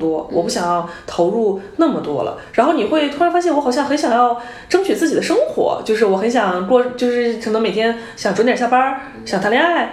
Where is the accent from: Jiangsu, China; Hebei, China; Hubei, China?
Hubei, China; 因为我是湖北人嘛，我小的时候最大的小学最大的记忆最深刻的记忆就是我们小学门口会有一个老头拿这个刨冰机